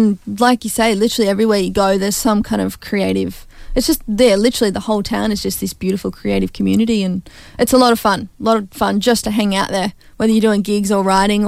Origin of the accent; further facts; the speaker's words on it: Gympie, Queensland, Australia; accent: Australian; people genuinely don't understand what I'm saying because my Aussie accent apparently is so thick and I just say, oh, well, it's Gympie in me